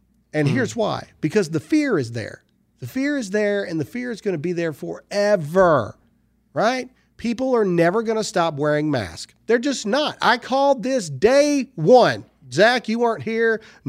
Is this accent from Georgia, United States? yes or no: no; Mississippi, United States; Tate Reeves out of my home state of Mississippi.